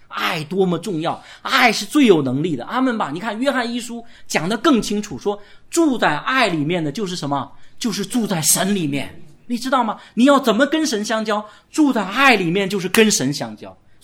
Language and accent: Chinese; China; 特别我们在中国成长，然后包括几十年前那就更可怕了。